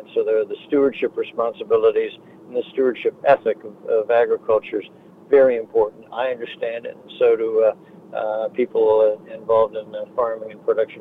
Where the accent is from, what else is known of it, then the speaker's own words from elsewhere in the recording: Midland, Michigan, United States; We grew up in Midland, went to the same bus stop